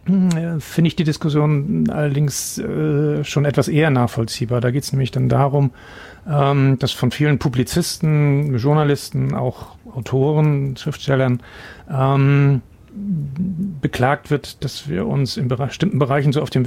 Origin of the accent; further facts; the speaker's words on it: East Germany, Germany; wir sind beide in der DDR aufgewachsen.